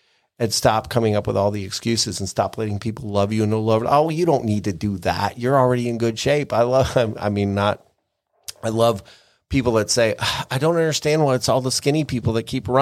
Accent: Pennsylvania, United States; I'm from Pennsylvania. Yep, we didn't go to the beach. We went down to the shore.

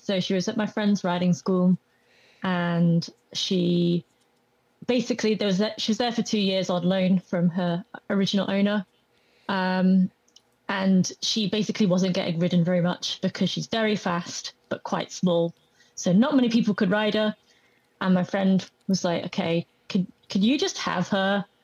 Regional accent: Derby, East Midlands, United Kingdom; now in Edinburgh, United Kingdom; Yeah, I'm from England, from Derby, but I live in Edinburgh now.

